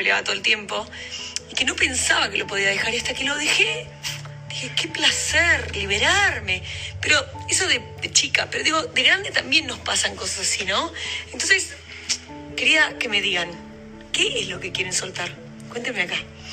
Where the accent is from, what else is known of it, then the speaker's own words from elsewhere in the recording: Argentina; porque yo le quiero mostrar a mi hija que yo soy argentina.